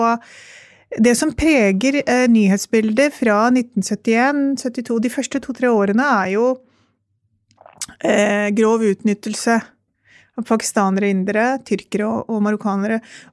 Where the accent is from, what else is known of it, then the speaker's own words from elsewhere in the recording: Oslo, Norway; jeg jo født og oppvokst I Oslo